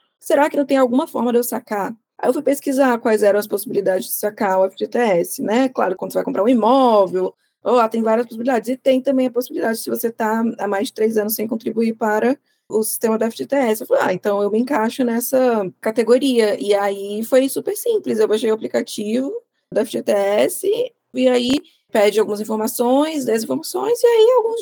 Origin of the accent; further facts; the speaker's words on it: Brazil; moved away as an adult; also born or lived in Ireland; now in Scotland, United Kingdom; Eu saí do Brasil em outubro de 2017. Morei na Irlanda e aí depois estou aqui na Escócia há quase 4 anos.